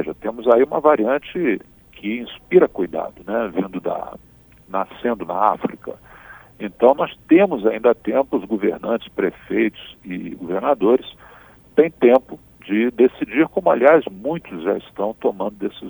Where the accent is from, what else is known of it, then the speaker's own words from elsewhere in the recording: Rio de Janeiro, Brazil; na minha cidade natal, no Rio de Janeiro, existem blocos que levam 1 milhão e 100 mil pessoas para a rua.